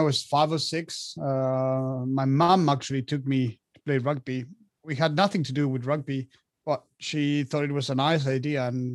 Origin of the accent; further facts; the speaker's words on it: Argentina; moved away as an adult; now in France; I was born and raised in Argentina, so I lived there since I was born till I was about 25, and 5 or 6 years ago, I've actually moved to France